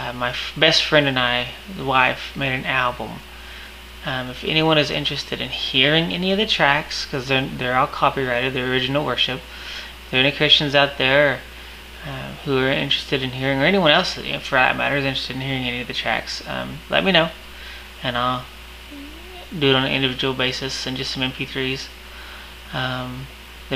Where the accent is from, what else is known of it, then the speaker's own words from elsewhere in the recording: Wichita, Kansas, United States; I'm from Wichita, Kansas.